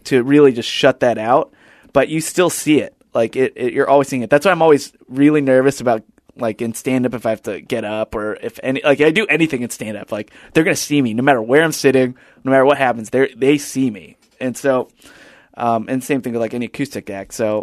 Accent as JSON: {"language": "English", "country": "Philippines", "said": "And I was like, yeah, I'm Filipino."}